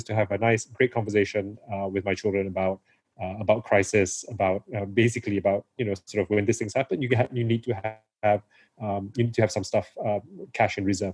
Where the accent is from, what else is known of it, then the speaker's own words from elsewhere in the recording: Malaysia; now in Singapore; I live in Singapore. my family's in Singapore, although I'm Malaysian.